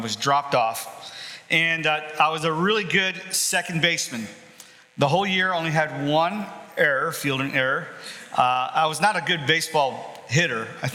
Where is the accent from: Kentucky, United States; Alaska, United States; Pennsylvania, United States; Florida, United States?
Florida, United States; Sarasota; Now, I'm from Sarasota, and it's hard not to go to the beach